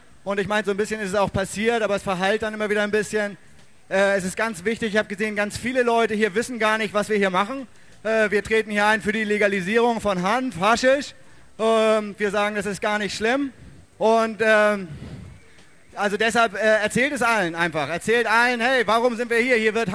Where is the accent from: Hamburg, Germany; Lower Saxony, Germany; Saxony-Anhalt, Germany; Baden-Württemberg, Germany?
Hamburg, Germany; Ich komme aus Hamburg